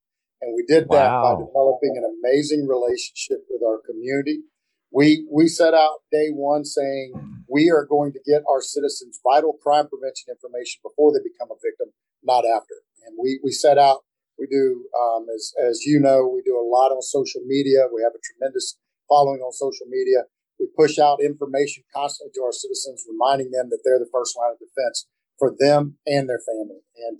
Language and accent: English; Florida, United States; I was born and raised in Florida, and so I've pretty much seen every space launch they've ever done here since I was born.